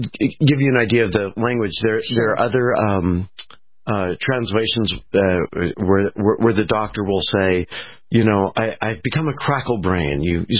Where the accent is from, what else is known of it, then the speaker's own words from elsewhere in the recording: Los Angeles, California, United States; I mean, I grew up in Los Angeles and I knew people who were, you know, her parents were somehow involved in it